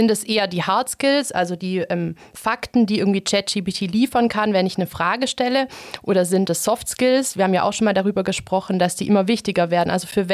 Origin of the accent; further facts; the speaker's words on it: Baden-Württemberg, Germany; und da würde ich als Schwäbin sagen, Obacht!